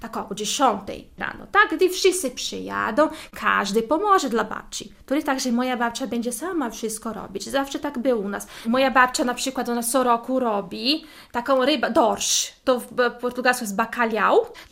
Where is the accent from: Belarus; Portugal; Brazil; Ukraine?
Brazil; Cascavel, Paraná; Polish is a second language; now in Poland; Ja jestem z Cascavel, to jest stan Paraná w Brazylii, to jest na sam południe, tam gdzie te wodospady słynne, katarata z do Iguaçu, Foz do Iguaçu, to tak godzina drogi, może półtorej godziny od tych wodospadów.